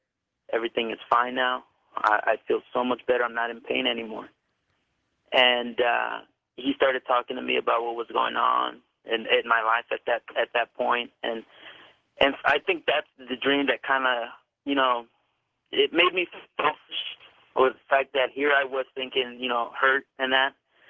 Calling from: Richmond, California, United States; I'm calling from Richmond, California.

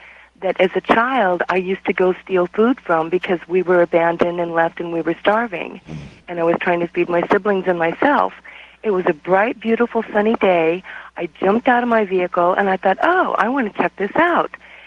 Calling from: Oregon, United States; I am calling from Oregon, and my first 7 years of childhood I have no memory of, and I'm back at the place of my birth now.

